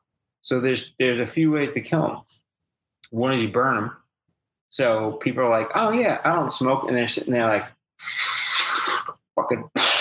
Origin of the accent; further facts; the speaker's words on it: New York, United States; I grew up on Long Island. Everybody's talking about deer tick disease.